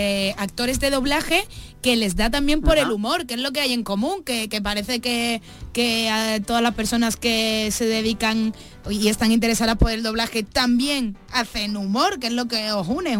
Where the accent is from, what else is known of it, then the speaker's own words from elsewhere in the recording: Andalusia, Spain; also born or lived in Madrid; yo como andaluza que ha vivido en Madrid